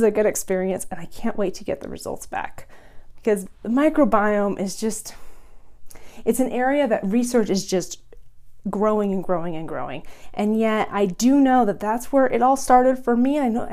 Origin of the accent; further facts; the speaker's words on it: California, United States; I was from California. We do fine with salads and produce and this kind of thing.